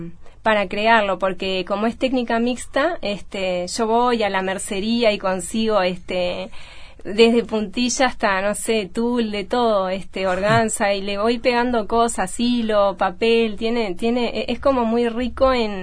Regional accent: Montevideo, Uruguay; born there; sobre todo los citadinos como yo, que nací en Montevideo

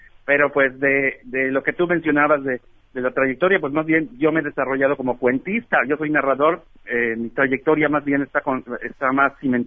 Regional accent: Mérida, Yucatán, Mexico; al regresar a mi tierra, a Mérida, Yucatán, pues me vi en la necesidad de ya de ejercer ese conocimiento de otra manera

